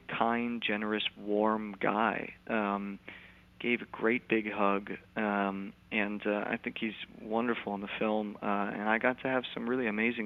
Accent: New York, United States; I'm from New York, that's where I live, and I started in theater

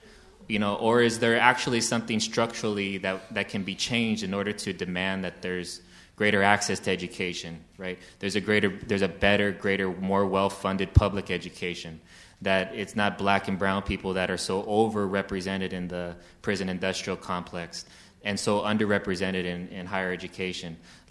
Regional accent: Los Angeles, California, United States; L.A., growing up in Boyle Heights, East L.A., the east side of L.A.

